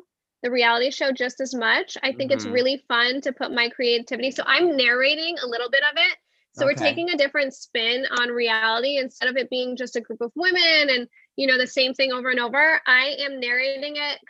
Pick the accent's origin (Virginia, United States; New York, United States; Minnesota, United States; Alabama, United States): New York, United States; Albany; now in Los Angeles, United States; I just love living in LA too. So I'm just not a New Yorker. I'm from Albany, New York. I could totally not see myself in New York.